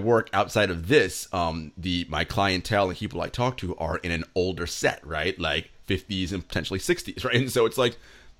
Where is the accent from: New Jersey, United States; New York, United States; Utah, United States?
New York, United States; New York City; Like, I'm a New Yorker, born and raised, whatever. Lived in other parts. But, like, you know, this is home.